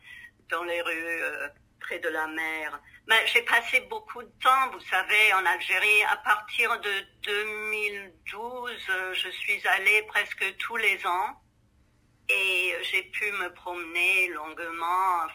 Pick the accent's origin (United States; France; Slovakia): United States; Minneapolis, Minnesota; born there; French is a second language; la ville où moi je suis née, Minneapolis, dans le Minnesota, où la terre est plate et Il y a des lacs partout